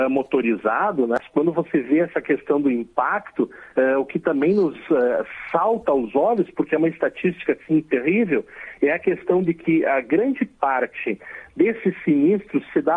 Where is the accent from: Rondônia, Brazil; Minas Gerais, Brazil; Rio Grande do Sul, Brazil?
Rio Grande do Sul, Brazil; Nós temos na região sul, eu sou gaúcho, né?